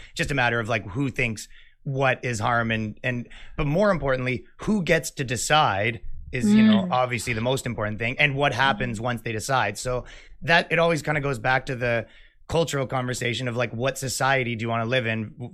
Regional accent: Canada; I come from Canada, right?

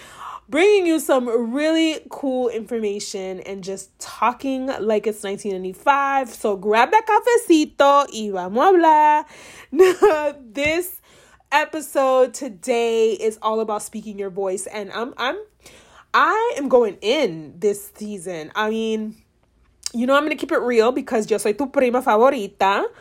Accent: United States; born there; English is a second language; I was born in America, you know, and I tell this to everybody, but English is literally my second language and they don't get it.

